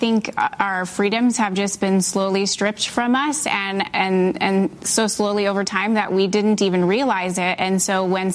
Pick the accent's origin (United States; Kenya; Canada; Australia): Canada; I am Canadian, yes.